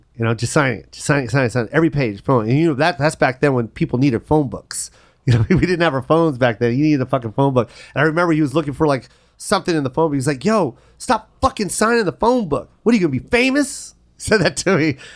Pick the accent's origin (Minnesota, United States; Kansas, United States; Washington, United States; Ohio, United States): Washington, United States; Tacoma; I grew up in Tacoma